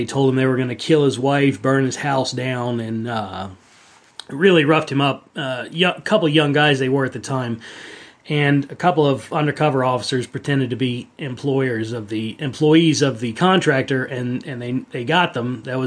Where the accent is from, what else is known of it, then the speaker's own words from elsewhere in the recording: Virginia, United States; You know, I'm originally from Virginia